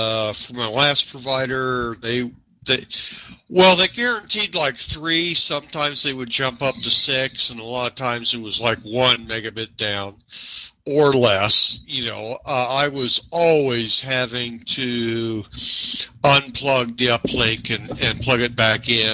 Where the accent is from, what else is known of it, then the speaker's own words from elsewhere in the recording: United States; Of course, we're not British, but, you know, being Americans, being independent, we're kind of suspicious of any sort of government beyond our own.